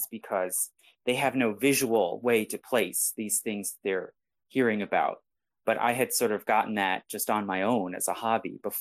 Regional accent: United States; obviously I'm an American

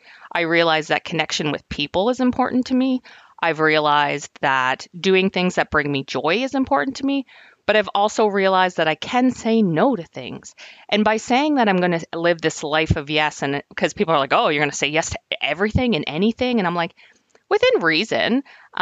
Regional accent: New Brunswick, Canada; also born or lived in Ontario; I'm originally from Ontario. That's where I was born. We moved here when I was young. So I consider myself like from New Brunswick

